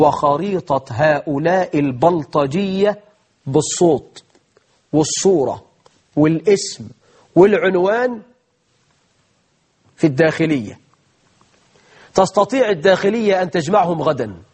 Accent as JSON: {"language": "Arabic", "country": "Egypt", "said": "بل عندنا في مصر ولا فخر نساء بلطجيات، واحدة ست شايلة سنجة."}